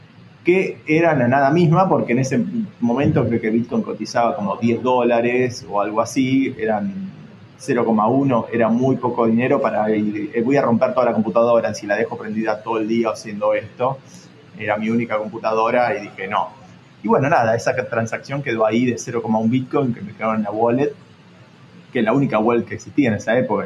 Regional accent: Argentina; viniendo sobre todo de un país como Argentina, que siempre fue muy, tuvo muy reprimido las libertades financieras y el libre movimiento de capitales

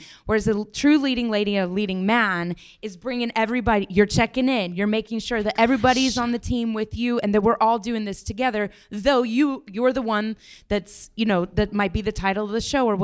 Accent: Colorado, United States; now in New York, United States; Nature, because I'm from Colorado, so if ever I can't get myself in the place I need to be, I get out in nature.

